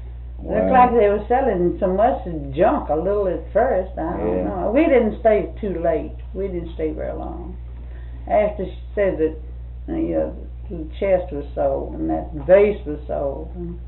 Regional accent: Knoxville, Tennessee, United States; Tennessee. Knoxville, Tennessee.

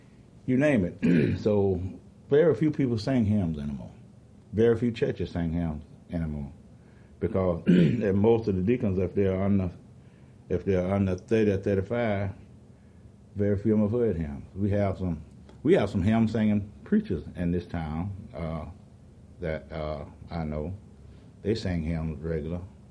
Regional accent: Madison, Florida, United States; also born or lived in Plant City; I was born in Plant City, Florida, and I grew up in Madison, Live Oak, and Suwannee County, and Madison County.

